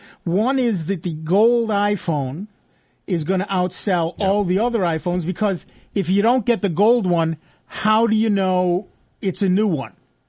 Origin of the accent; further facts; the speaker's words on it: Rochester, New York, United States; You live in New York State? Yeah, I'm from Rochester, New York.